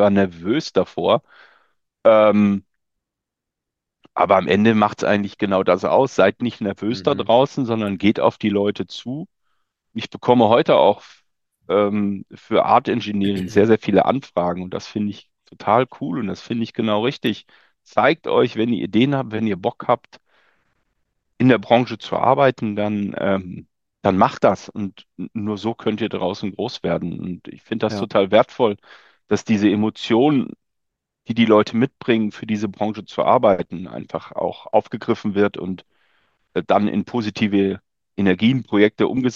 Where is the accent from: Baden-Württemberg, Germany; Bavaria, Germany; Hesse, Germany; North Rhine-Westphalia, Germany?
North Rhine-Westphalia, Germany; Meinerzhagen; in meiner Heimatstadt Meinerzhagen im Sauerland